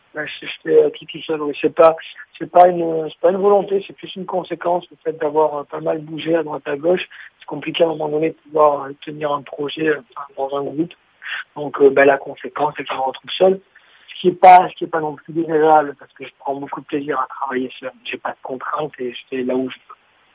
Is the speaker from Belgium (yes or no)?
no; Bordeaux, Nouvelle-Aquitaine, France; also born or lived in Montreal, Canada / Spain; now in Paris, France; Oui, je suis originaire de Bordeaux. J'ai pas mal bougé. J'ai vécu à Montréal, en Espagne, et j'ai grandi à Bordeaux. Et aujourd'hui, je vis à Paris.